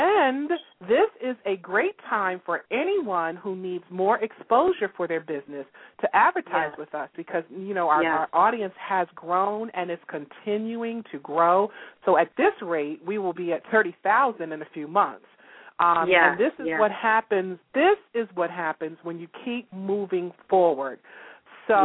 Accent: Baltimore, Maryland, United States; since we're both from Baltimore, Maryland, go Ravens.

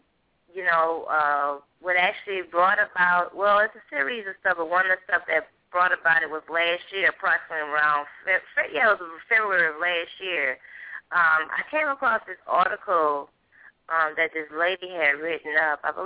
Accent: Louisiana, United States; growing up in the Deep South. You know, I'm really originally from Louisiana.

